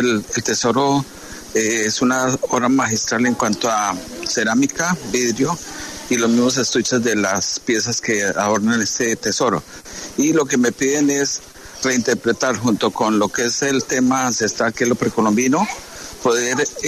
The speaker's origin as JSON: {"language": "Spanish", "country": "Colombia", "said": "un lenguaje que nos permite identificarnos como colombianos"}